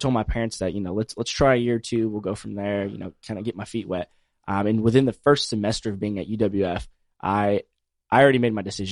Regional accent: Pensacola, Florida, United States; I'm as well from Pensacola, Florida.

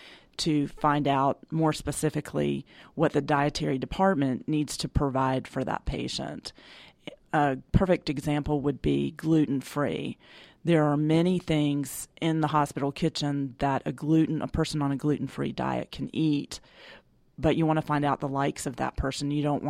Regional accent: North Carolina, United States; also born or lived in New Jersey; I'm originally from New Jersey, but grew up most of my life in North Carolina, and 17 years ago moved to the metro area

